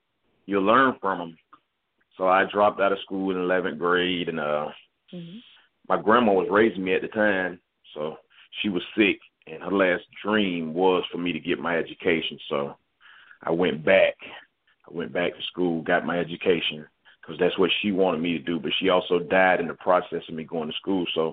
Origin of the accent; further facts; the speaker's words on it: Atlanta, Georgia, United States; Well, I'm originally from Georgia, raised here in Atlanta.